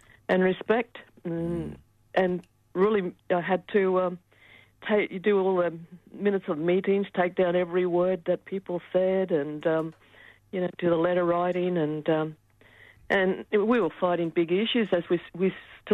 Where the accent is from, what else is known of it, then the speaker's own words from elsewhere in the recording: Cloncurry, Queensland, Australia; I grew up in Cloncurry